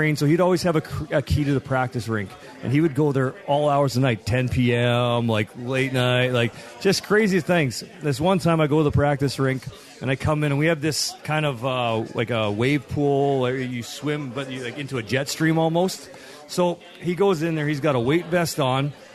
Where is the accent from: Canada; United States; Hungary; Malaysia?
Canada; Winnipeg, Manitoba; I'm from Winnipeg, Manitoba.